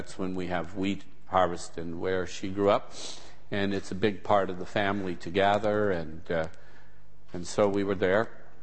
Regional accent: Deadwood, South Dakota, United States; born there; I was born in Deadwood, South Dakota. Any of you have even heard of it?

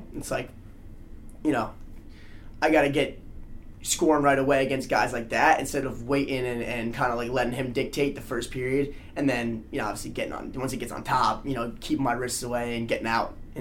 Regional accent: Randolph, United States; he actually has a club in my hometown in Randolph. So it was just like a five-minute drive.

